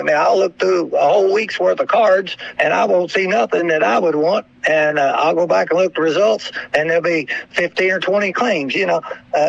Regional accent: Henderson, Kentucky, United States; We're from Henderson, Kentucky, right there on the Indiana line at Ellis Park.

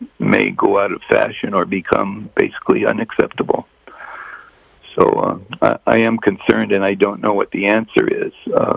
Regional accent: Burbank, California, United States; I grew up in Burbank, Glendale area of California

